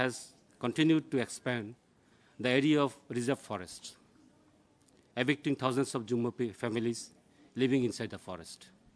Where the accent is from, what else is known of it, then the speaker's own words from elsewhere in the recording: Chittagong Division, Bangladesh; I am indigenous Juma from Chittagong Hill Tracts of Bangladesh.